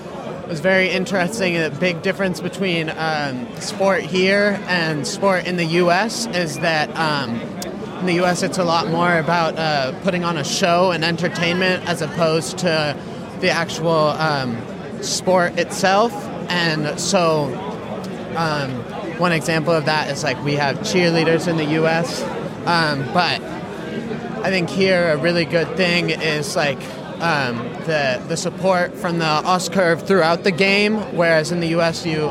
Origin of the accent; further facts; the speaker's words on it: San Francisco, California, United States; I'm from San Francisco, and I grew up there